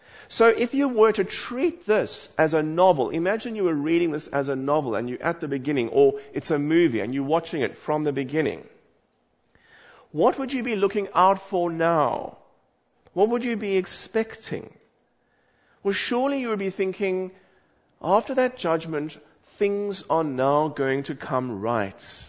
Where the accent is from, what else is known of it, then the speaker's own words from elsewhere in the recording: South Africa; I want to tell you something about my growing up in South Africa